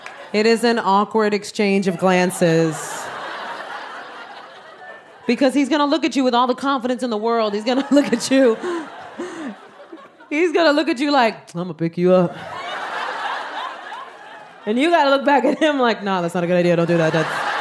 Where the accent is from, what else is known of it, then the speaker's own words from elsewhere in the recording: Bronx, New York, United States; I am Puerto Rican from the South Bronx.